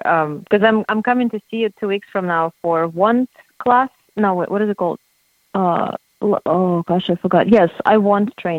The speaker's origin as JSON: {"language": "English", "country": "Russia", "second_language": "English", "said": "I'm really interested because it will do very well in my home country, especially with teaching people how to negotiate in Russia."}